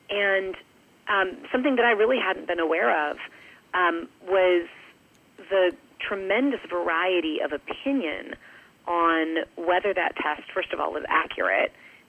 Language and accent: English; Illinois, United States; I grew up in the Chicago suburbs.